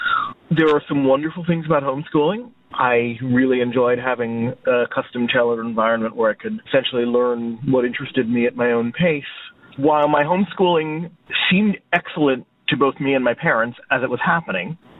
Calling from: Watertown, Massachusetts, United States; I'm calling from Watertown, Massachusetts.

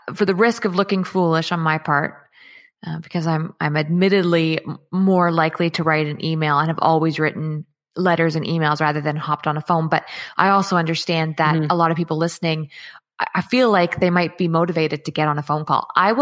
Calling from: Chilliwack, British Columbia, Canada; I'm in British Columbia in Chilliwack.

